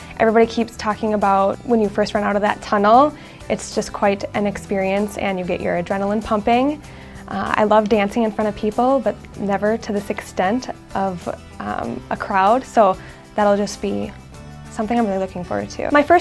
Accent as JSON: {"language": "English", "town": "Northfield", "region": "Minnesota", "country": "United States", "said": "I'm from Northfield, Minnesota, and this is my rookie season."}